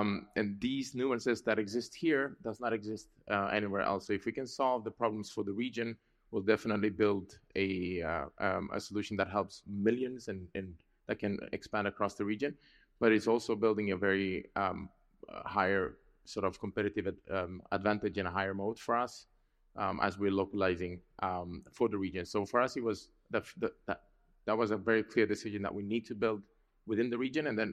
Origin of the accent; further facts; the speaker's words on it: Sweden; also born or lived in Netherlands; now in Abu Dhabi, United Arab Emirates; but I'm from Sweden. So coming from Europe, and I've spent most of my career between Sweden and Netherlands